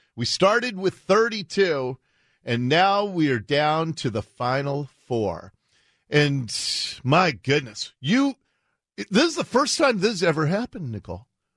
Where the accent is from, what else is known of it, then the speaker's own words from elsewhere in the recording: Ballard, Washington, United States; where the guy I grew up next to in Ballard, who still lived there as of a few months ago